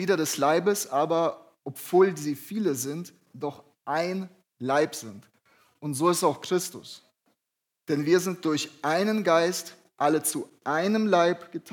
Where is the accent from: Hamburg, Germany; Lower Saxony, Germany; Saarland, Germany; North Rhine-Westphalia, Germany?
Lower Saxony, Germany; Lüneburg; Also wie gesagt, ich bin hier in Lüneburg aufgewachsen und ich hatte eine sehr gesegnete Zeit hier.